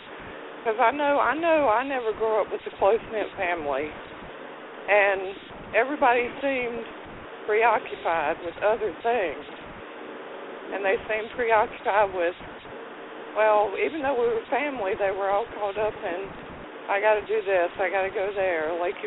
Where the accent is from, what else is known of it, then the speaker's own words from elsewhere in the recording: Reidsville, North Carolina, United States; I'm from Reedsville, North Carolina.